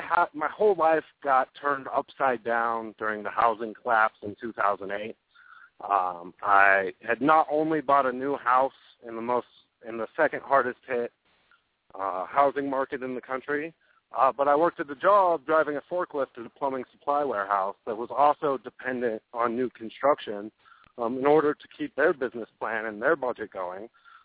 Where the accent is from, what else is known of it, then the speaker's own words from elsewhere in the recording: Nevada, United States; I started right there in my home state with Harry Reid.